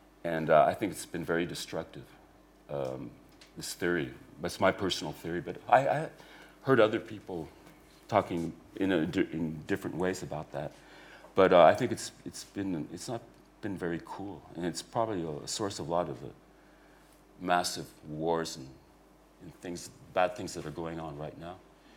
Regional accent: San Francisco, California, United States; I like the fruitiness, fruity wines, because I come from San Francisco. I'm fruity.

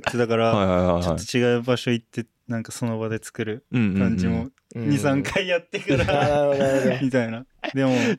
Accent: Sarufutsu, Hokkaido, Japan; 北海道がまあこうやってあったら、うん、この一番上のところのサルフツ村っていう、サルフツ

